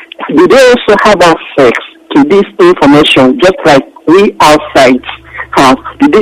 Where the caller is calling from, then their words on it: Switzerland; I'm coming from Switzerland.